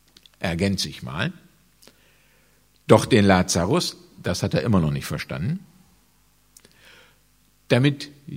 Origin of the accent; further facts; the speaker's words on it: Gelsenkirchen, North Rhine-Westphalia, Germany; born there; ich bin ja in Gelsenkirchen-Horst geboren.